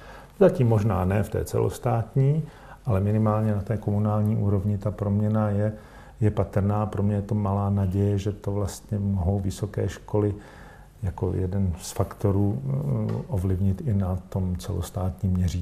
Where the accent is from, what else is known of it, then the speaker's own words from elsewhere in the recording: Prague, Czechia; now in Brno, Czechia; a to já říkám vlastně jako původem Pražák